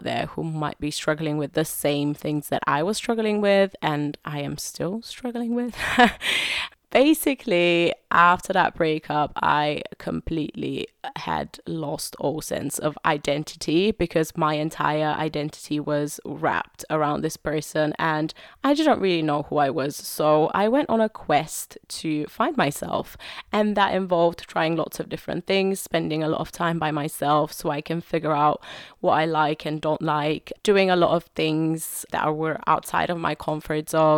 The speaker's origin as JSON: {"language": "English", "country": "Bulgaria", "moved": "as an adult", "lives_now": "London, United Kingdom", "said": "I've lived in England for about 12 years now, and I'm originally from Bulgaria. For those of you who don't know, I moved here to study at university and decided to stay and make the UK my home. And I've been living in London for the past, since I graduated, which was 2014."}